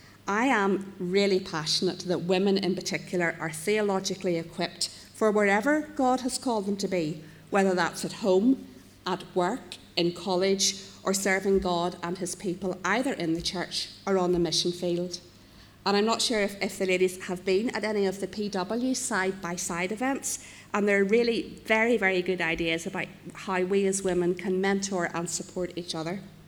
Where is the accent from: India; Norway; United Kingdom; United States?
United Kingdom; Newcastle, Northern Ireland; I come from Newcastle, and as you know, I'm a member of Newcastle Presbyterian.